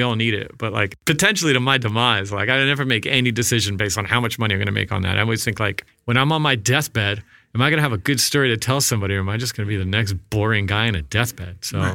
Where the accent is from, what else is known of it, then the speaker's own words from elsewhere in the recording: Massapequa Park, New York, United States; I grew up in Massapequa Park, Long Island.